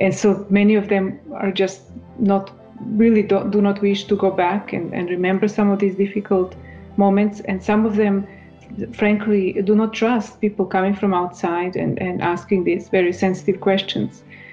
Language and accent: English; Croatia; now in Europe; I'm originally from Croatia